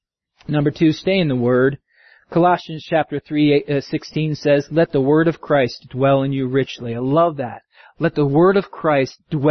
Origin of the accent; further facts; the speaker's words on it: Scotland, United Kingdom; I'm Scottish, but I kind of like the Greeks when it comes to this.